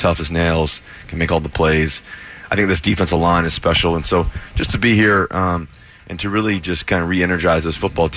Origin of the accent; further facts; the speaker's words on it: Cincinnati, Ohio, United States; I grew up, I was born in Cincinnati, Ohio, 1988, when you won the MVP.